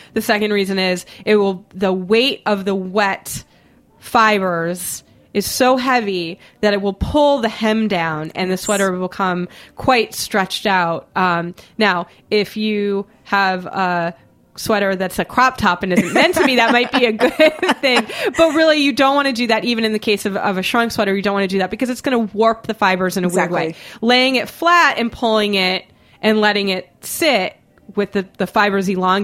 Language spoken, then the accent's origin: English; Boston, Massachusetts, United States; I grew up in Boston. I went to schools where hockey was a big deal.